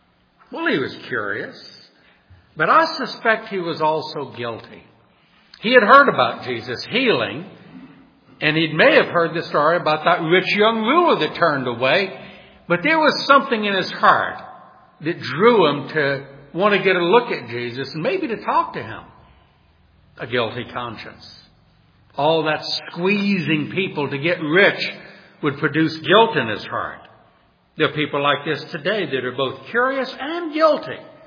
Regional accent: New Orleans, Louisiana, United States; Last week I mentioned I grew up in New Orleans, and I went to many, many Mardi Gras parades

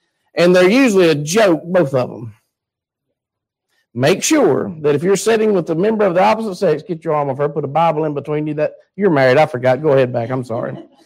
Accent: United States; Being an American, I would stay in the American embassy or the base till they come and got me.

